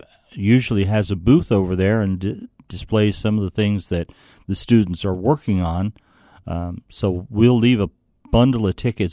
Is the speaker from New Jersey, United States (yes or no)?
yes; New Jersey, United States; You know, I come from New Jersey, and we used to spend many days down at the seashore walking along the beach